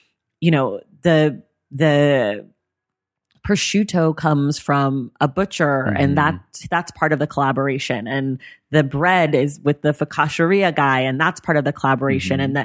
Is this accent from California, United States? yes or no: yes; California, United States; And we're from the Bay Area, so that restaurant has always like kind of loomed over, you know, our heads.